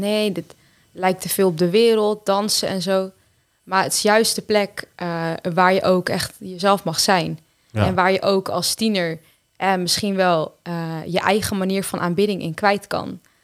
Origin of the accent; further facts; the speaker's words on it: Groningen, Netherlands; geboren op 29 april 2003... geboren en getogen in Groningen.